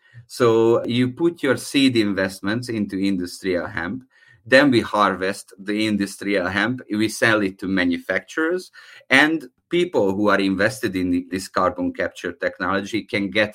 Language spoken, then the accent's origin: English; Budapest, Hungary; English is a second language; So I'm from Budapest, Hungary.